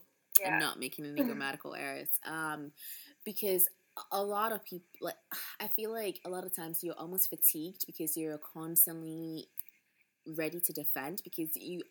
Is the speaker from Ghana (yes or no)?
yes; Ghana; this guy, I told him I was from Ghana.